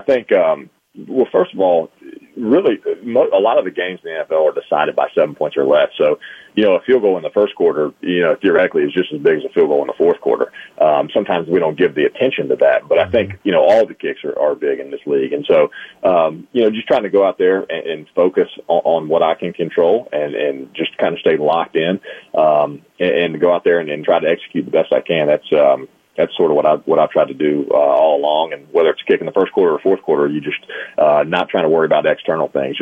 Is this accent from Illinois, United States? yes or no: no; North Carolina, United States; You know, for me, I think growing up in North Carolina, I went to a lot of Panthers games as a kid